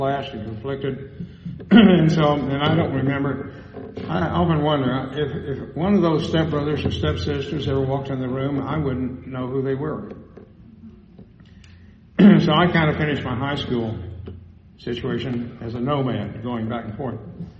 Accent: Plainview, United States; my most favorite childhood memories are of growing up in Plainview, because we were all the same. It's a diverse community. Blacks, whites, Hispanics, small Native American segment as part of the Native American segment, an ethnic mix of several different things

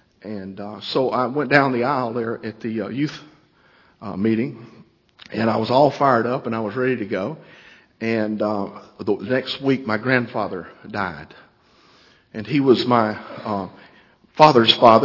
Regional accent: Jefferson, Georgia, United States; Well, I'm from Jefferson, Georgia, and there's some good old boys that live up there

